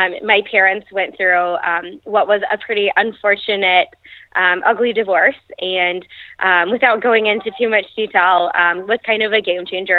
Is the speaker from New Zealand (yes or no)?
no; Aledo, Texas, United States; Aledo, Texas is out in the country. So I grew up with cows and horses and goats and chickens